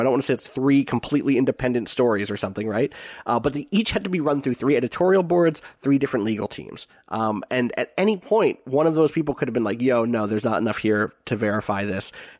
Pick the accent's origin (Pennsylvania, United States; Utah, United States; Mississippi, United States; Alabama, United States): Pennsylvania, United States; my hometown was on the edge of West Philadelphia and has a lot of first-generation immigrants and people of color and a huge range of wealth between its more suburban and urban sides